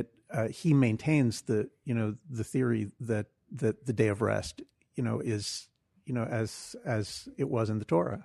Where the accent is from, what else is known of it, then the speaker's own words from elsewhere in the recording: New Jersey, United States; Well, you know, I grew up in New Jersey